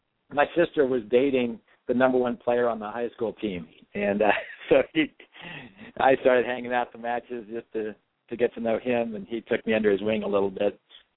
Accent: Indiana, United States; I was 14 when I first started playing tennis. I grew up in Indiana

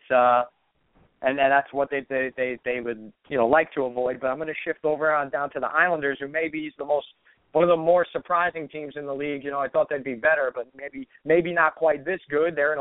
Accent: United States; I bleed hockey as much as an American possibly could

